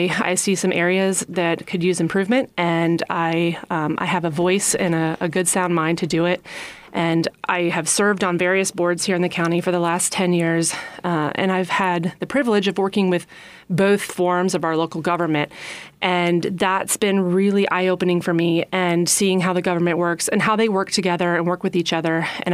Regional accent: Ohio, United States; moved away as an adult; I moved here about 16 years ago. I was born and raised in Ohio, and my grandparents and other family members lived here.

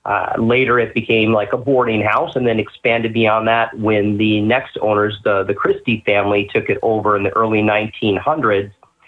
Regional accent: Escanaba, Michigan, United States; born and raised in Escanaba, I've always known about

